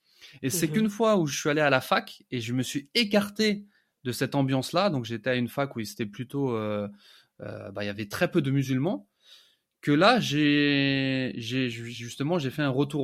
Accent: Île-de-France, France; moi, je suis né en France, dans la région parisienne. J'ai grandi comme un jeune des années 80-90.

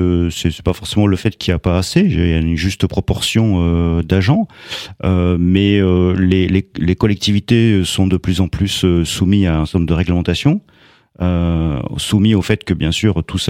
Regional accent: Auvergne-Rhône-Alpes, France; Mais en fait, je suis originaire de la Drôme provençale. Important, Drôme provençale, parce que c'est le sud de la Drôme, c'est là où il fait soleil, en fait. C'est en dessous de Valence.

